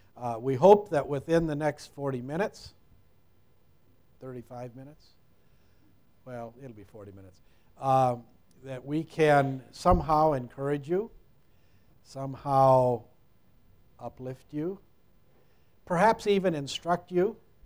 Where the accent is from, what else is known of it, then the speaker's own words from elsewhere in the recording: Waterloo, Iowa, United States; I come from Waterloo, Iowa. That's about 90 miles east of Dubuque. It's a good place to be from some days. It's not where we made our home most of our life, but that's where we have located recently.